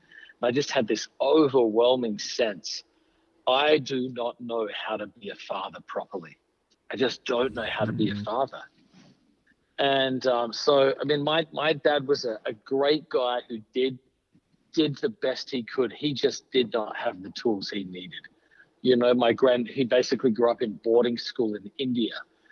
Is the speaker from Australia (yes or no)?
yes; Australia; now in New York, United States; So I am originally from Australia. I've been in the U.S. for 22 years and in New York for about 15.